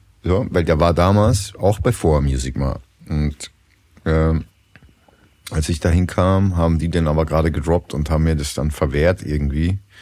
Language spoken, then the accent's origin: German; Upper Austria, Austria; die sprechen halt einen Slang, den verstehe ich als Oberösterreicher auch nicht mehr.